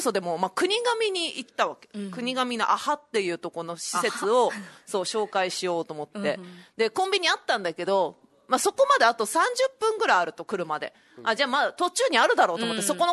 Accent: Hokkaido, Japan; 一つ挙げるとしたら地元北海道の皆さんの笑顔を写真に撮るロケで

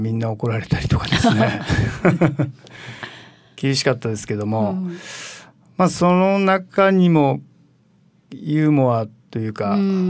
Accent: Okinawa, Japan; born there; まあ沖縄生まれの

